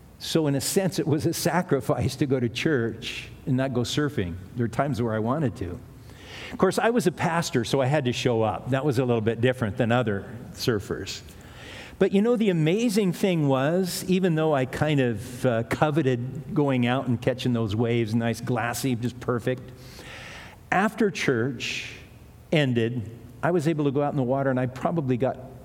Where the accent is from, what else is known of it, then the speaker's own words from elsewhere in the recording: Hawaii, United States; You see, I grew up surfing on the North Shore, surfboard builder, and that was my God, surfing, really.